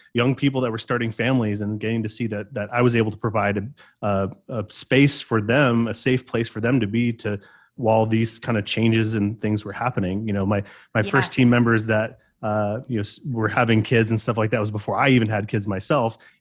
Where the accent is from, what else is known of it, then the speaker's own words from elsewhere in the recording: California, United States; moved away as an adult; now in Tucson, United States; So I moved from Southern California, where I grew up, to come to the University of Arizona here in Tucson to go to school.